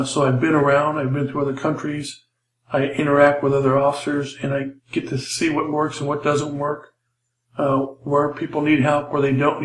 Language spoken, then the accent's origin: English; Los Angeles, California, United States; I was born and raised in Los Angeles, Mexican-American ethnicity, my background. I was raised in a gang area in East Los Angeles.